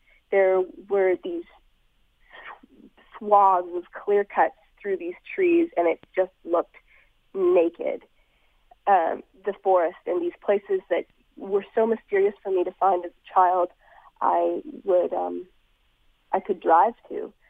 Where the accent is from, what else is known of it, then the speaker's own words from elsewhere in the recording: Bowen Island, British Columbia, Canada; Where I grew up on Bowen Island, as I've explained, it was extremely idyllic.